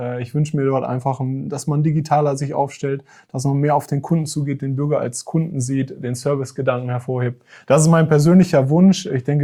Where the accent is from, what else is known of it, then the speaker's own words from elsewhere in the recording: Bielefeld, North Rhine-Westphalia, Germany; In Bielefeld beides. Ich komme gebürtig aus Groß-Dornbeck und bin dort auch aufgewachsen.